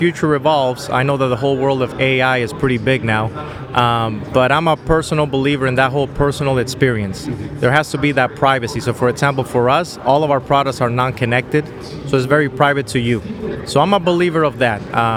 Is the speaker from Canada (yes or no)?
no; Dominican Republic; Since I'm originally born and raised in the Dominican Republic